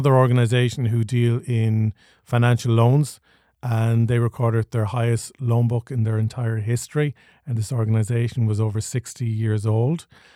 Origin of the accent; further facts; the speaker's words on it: Ireland; And I suppose there can be that island mentality as well, being Irish.